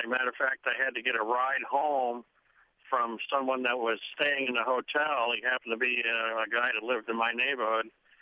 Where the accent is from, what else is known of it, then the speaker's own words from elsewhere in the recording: Chicago, Illinois, United States; Chicago was my hometown.